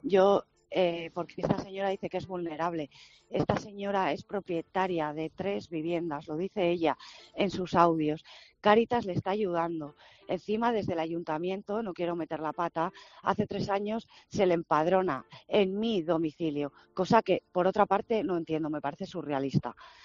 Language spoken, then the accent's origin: Spanish; Spain; una ciudadana española, porque soy española